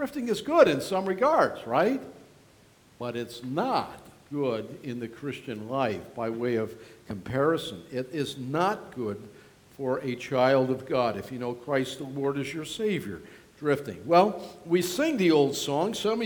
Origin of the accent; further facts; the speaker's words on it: New York, United States; You know, I grew up on the Niagara River, and drifting is the great way that the fishermen catch muskie up there.